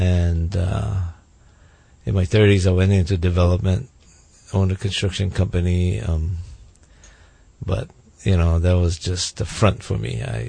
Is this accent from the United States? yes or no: yes; Hilo, Hawaii, United States; I grew up in Hilo. Born and raised there. Loved that little quiet town.